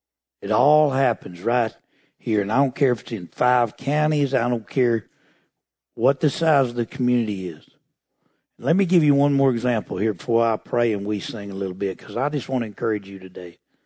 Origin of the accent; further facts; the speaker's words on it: United States; I'm an American.